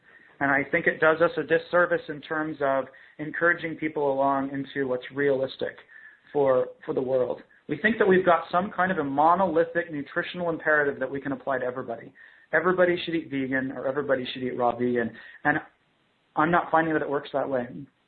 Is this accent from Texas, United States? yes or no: yes; Texas, United States; now in Canada; I'm from Texas. My physiology was developed in Texas.